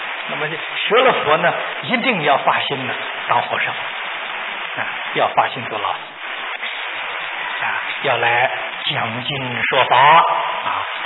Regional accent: China; 就是我们中国人称老师，学生对老师，学生称老师。

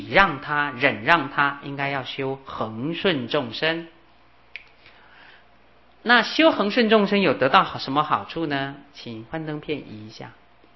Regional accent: China; 狠到呢我们中国人讲杀人都不眨眼

